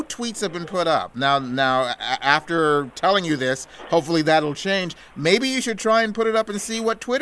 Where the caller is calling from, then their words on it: Canada; Now, I'm calling you from Canada.